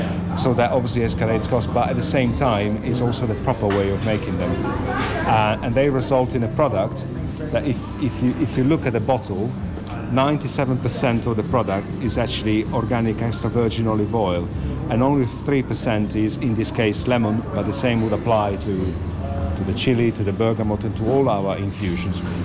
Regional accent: Genoa, Liguria, Italy; English is a second language; I am from Genoa, which is the land of pesto

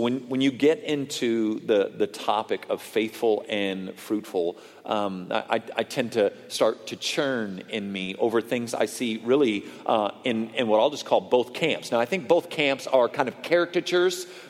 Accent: Washington, United States; born there; also born or lived in Sault Ste. Marie, Michigan / Bay Area, California; now in Dallas, United States; I was born outside of Seattle, Washington. I lived in Sault Ste. Marie, Michigan for just a couple of years, and then was in the Bay Area.

